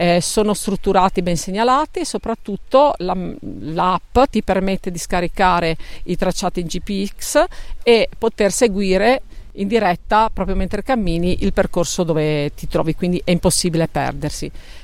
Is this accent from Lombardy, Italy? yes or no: no; Spilimbergo, Friuli-Venezia Giulia, Italy; Io poi sono di Spilimbergo